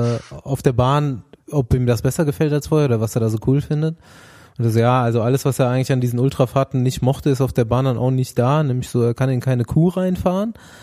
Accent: East Germany, Germany; born there; 1985 als stolzer Ossi geboren.

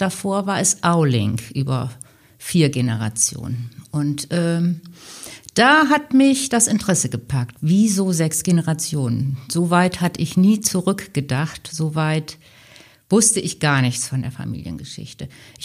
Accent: Vechta, Lower Saxony, Germany; Ich bin ja mitten in Vechta aufgewachsen

